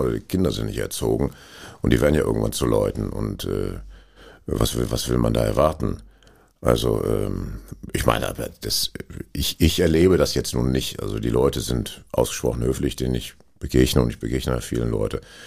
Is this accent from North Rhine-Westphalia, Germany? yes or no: yes; Essen, North Rhine-Westphalia, Germany; Das Asbachtal, das ist ein Bach am Rande von Essen, wo ich groß geworden bin.